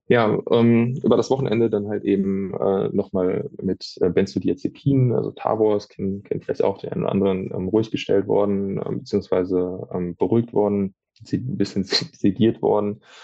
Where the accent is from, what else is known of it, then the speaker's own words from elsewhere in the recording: Rheinberg, North Rhine-Westphalia, Germany; die psychiatrische Klinik in Rheinberg, da wo ich herkomme, in meinem Heimatort.